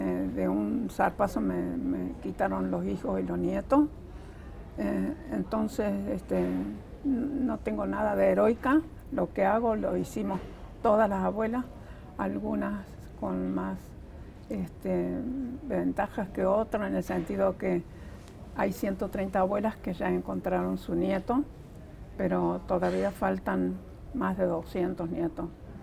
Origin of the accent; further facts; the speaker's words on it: Córdoba, Argentina; Yo soy una abuela cordobesa de Plaza de Mayo.